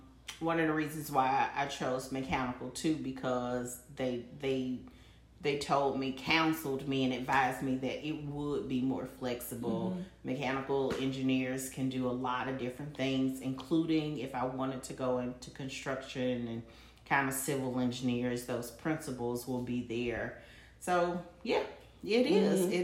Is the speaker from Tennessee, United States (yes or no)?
no; Jackson, Mississippi, United States; I grew up at Jackson State.